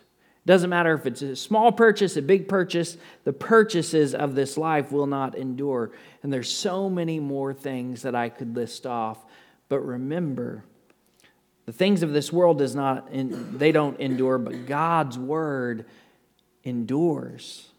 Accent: Rockport, United States; I grew up in Rockport, and so every year I go to Rockport and I spend some time there planning out the new year here at the church.

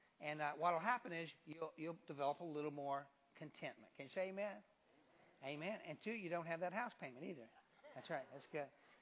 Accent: Kentucky, United States; Now, I've already told you I'm from Kentucky, and I like trucks.

